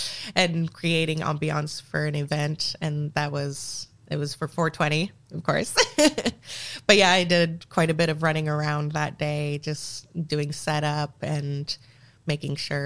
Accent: Portland, Oregon, United States; a club that's been around forever and I've never been to, and I'm born and raised in Portland.

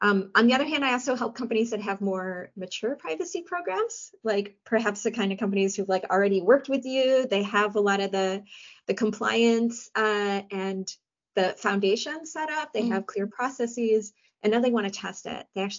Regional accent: Michigan, United States; now in Switzerland; I'm from, actually, I grew up in Michigan, which is where Detroit is.

